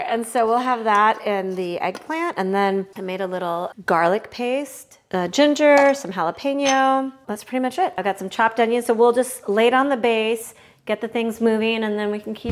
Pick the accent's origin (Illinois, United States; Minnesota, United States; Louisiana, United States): Illinois, United States; Rockford; I did. Born and raised in Rockford, Illinois.